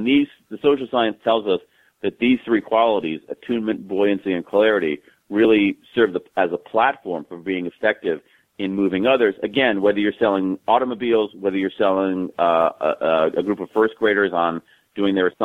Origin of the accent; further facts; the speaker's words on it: Columbus, Ohio, United States; I did. I grew up in Central Ohio. I still bleed scarlet and gray.